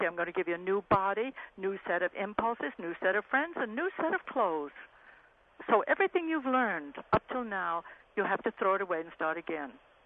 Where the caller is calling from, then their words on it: New York City, New York, United States; I'm coming from New York City.